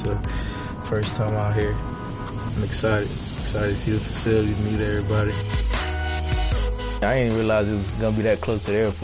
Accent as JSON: {"language": "English", "country": "Haiti", "tie": "born or raised there", "moved": "yes", "lives_now": "United States", "said": "I grew up in Haiti, so NFL was my first thought."}